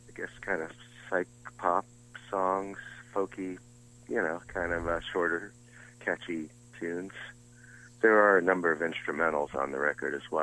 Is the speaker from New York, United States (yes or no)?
yes; New York City, New York, United States; now in Catskill, United States; No, I'm originally from New York City and Long Island. And I guess I've been living in the upstate area for almost 15 years now.